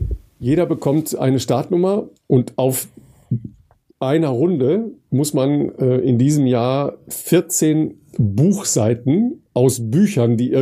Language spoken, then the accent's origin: German; Dorsten, North Rhine-Westphalia, Germany; in meiner Heimat in Dorsten